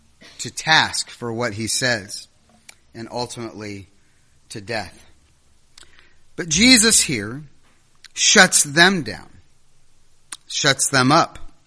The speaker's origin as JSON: {"language": "English", "region": "Ohio", "country": "United States", "tie": "born or raised there", "said": "I mean, you know, I grew up in Ohio."}